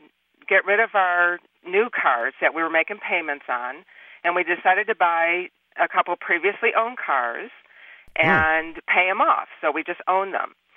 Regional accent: Rochester, New York, United States; I'm from Rochester, New York, so I know cold.

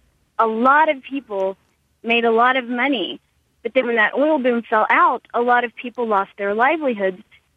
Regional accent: Oklahoma, United States; moved away as an adult; now in Nashville, United States; I grew up in Oklahoma. I actually lived there for about 25 years, starting in the mid-70s, and I never experienced one earthquake, ever.

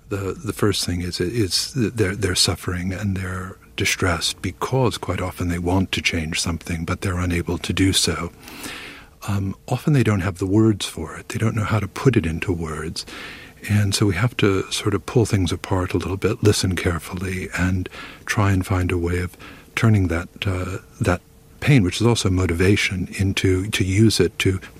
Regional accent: Indiana, United States; I think partly my upbringing. I grew up in Indiana.

